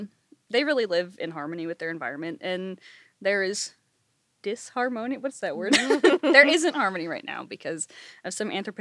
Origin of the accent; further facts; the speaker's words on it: Hawaii, United States; I grew up in Hawaii, and there's not... any native, it depends who you ask, considered not to be any native species of amphibians in Hawaii.